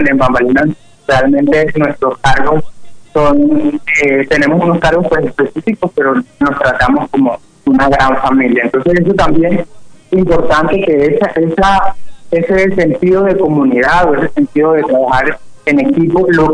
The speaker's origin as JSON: {"language": "Spanish", "region": "La Guajira", "country": "Colombia", "tie": "born or raised there", "said": "nosotros como guajiros, para que crecimos en la Guajira y llamamos profundamente a nuestro departamento"}